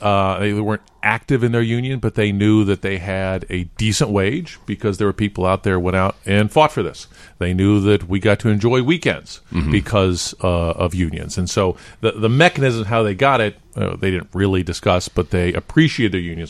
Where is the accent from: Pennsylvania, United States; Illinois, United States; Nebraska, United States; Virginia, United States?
Illinois, United States; Gifford; I was in a big city in East Central Illinois, Gifford.